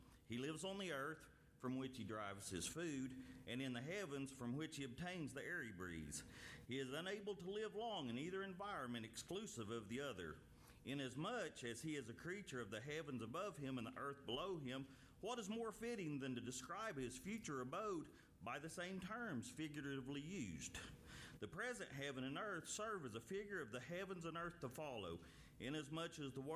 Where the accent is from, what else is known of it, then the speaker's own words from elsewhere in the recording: Stilwell, Oklahoma, United States; I'm from Stillwell, Oklahoma. Right. And I've got, real close to Tahlequah